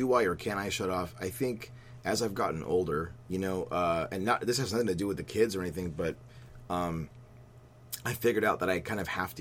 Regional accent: Houston, Texas, United States; You know, and it's funny because I'm from Houston, Texas, but these artists are not like from Houston

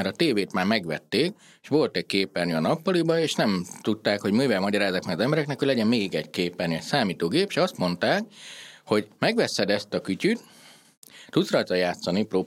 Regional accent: Transylvania, Romania; now in Hungary; én Erdélyben születtem, és ott értem egy darabig, utána nem

